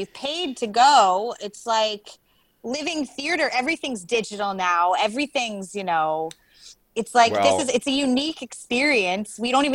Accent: New York, United States; I'm from New York.

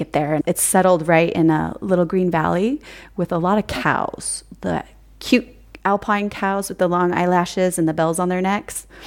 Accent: United States; which as an American, I had never really known that this kind of a thing existed because we don't have a lot of that in the States.

